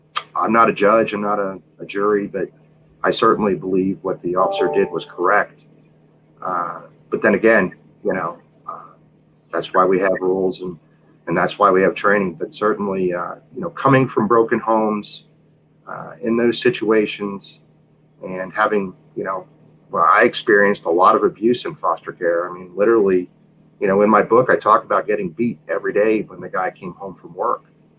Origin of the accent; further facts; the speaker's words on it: New York City, New York, United States; born there; I was born in New York City and New York City General Hospital, and right off the bat, you know, things didn't, you know, go so well.